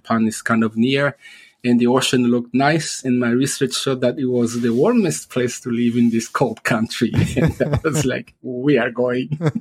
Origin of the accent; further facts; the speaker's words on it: Kigali, Rwanda; also born or lived in Kinshasa, DR Congo; growing up in Rwanda, when we moved from Kinshasa to Kigali, which was smaller than where I was in Kinshasa